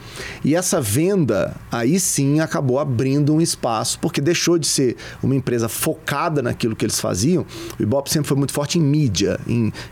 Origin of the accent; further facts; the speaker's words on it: Contagem, Minas Gerais, Brazil; eu sou de Contagem, sempre gosto de ressaltar isso